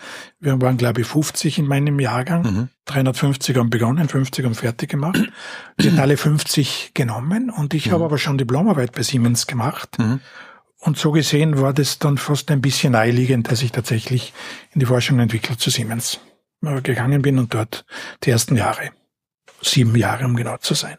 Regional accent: Trentino-Alto Adige, Italy; moved away as an adult; also born or lived in Vienna; now in Pressbaum, Austria; Ich bin am Bergbauernhof in Südtirol aufgewachsen, bin dann zum Studium nach Wien gekommen und eben irgendwann jetzt im Pressbaum gelandet.

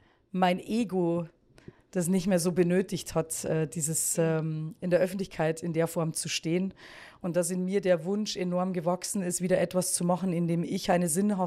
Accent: Bavaria, Germany; accent: slight Bavarian; Man hört ja, ich habe einen leicht bayerischen Dialekt

